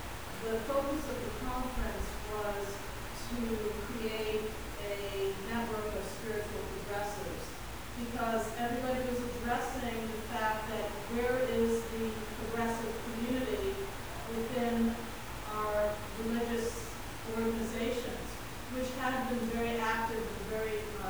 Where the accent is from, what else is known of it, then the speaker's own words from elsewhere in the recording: Oakland, California, United States; I'm from Oakland, California, and I'm here visiting.